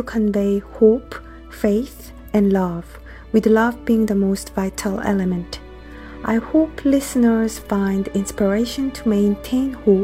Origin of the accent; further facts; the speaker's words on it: Seoul, South Korea; English is a second language; moved away as an adult; also born or lived in United Kingdom / United States; I was born in Seoul, South Korea, and lived there until I was 22. I then pursued studies in the UK and the US, spending more time abroad than in Seoul, so I consider the US a significant part of my upbringing.